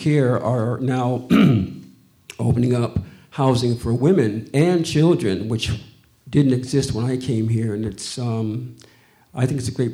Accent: East Coast, United States; now in Los Angeles, United States; I'm from the East Coast and never experienced this kind of thing that I've had experience here in Los Angeles, California.

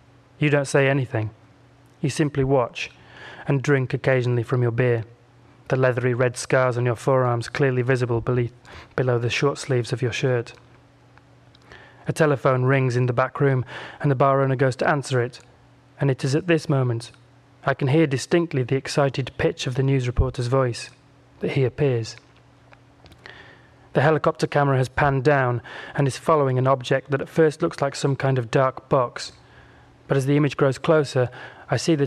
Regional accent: Yorkshire and the Humber, United Kingdom; Well, I'm from Yorkshire, as I say, and I think that kind of answers the question for me.

